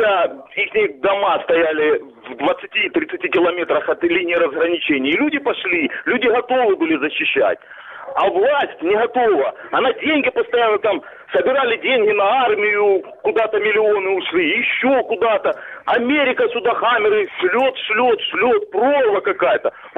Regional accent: Donetsk Oblast, Ukraine; Я з Донецької області.

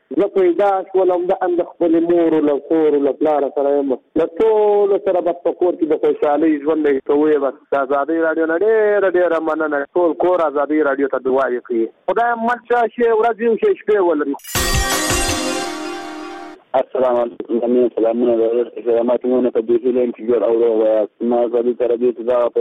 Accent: Afghanistan; د زابل ولایت شنو یم.

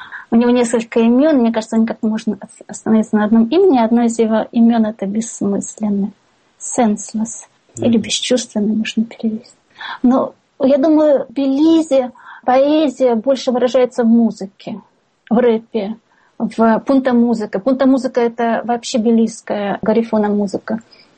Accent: Russia; moved away as an adult; Я приехала сюда из России. Вот я приехала совсем недавно.

